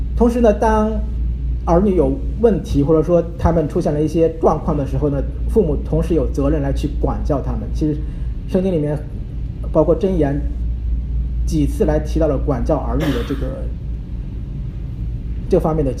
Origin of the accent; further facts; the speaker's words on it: China; 其实这一点呢是我们中国人经常所不是特别太注意的。